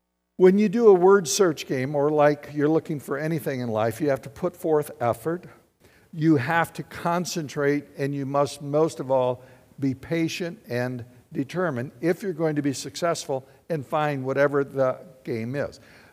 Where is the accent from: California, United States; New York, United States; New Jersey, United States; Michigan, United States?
Michigan, United States; Battle Creek; When I was a kid, growing up in Battle Creek, there's only about eight houses on our entire city block. It was a new development there in Springfield.